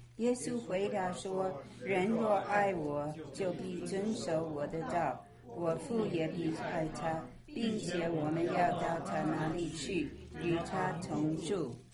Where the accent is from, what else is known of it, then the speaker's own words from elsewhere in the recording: China; 她觉得我也是老外，可是大概我是中国人的吧。